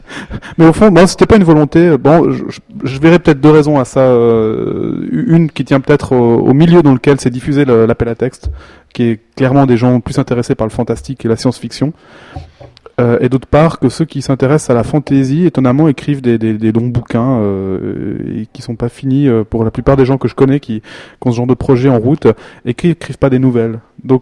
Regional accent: Switzerland; parce qu'on est suisse, puis on est bassement chauvin

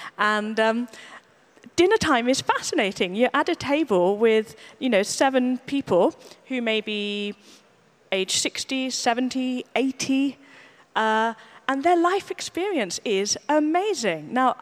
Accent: United Kingdom; also for me as a British writer to be honored in France is very special.

